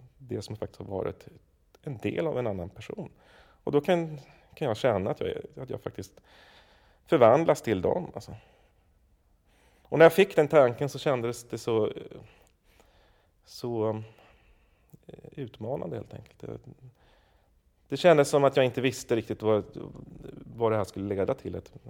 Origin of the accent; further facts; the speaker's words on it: Stockholm, Stockholm County, Sweden; Jag är uppväxt på Södermalm i Stockholm.